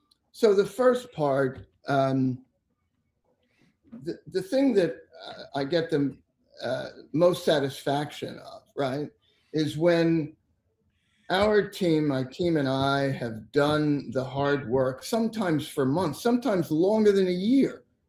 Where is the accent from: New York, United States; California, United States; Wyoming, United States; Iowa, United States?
New York, United States; Brooklyn; I was born and raised in Brooklyn.